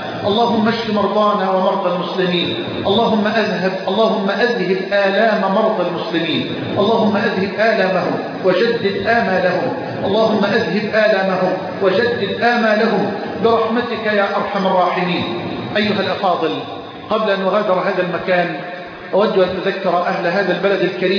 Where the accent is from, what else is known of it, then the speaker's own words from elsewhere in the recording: Egypt; اللهم اجعل بلدنا مصر واحة للامن والامان